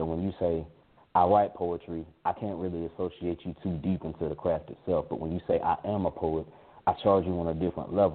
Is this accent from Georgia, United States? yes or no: yes; Macon, Georgia, United States; I hail from Macon, Georgia.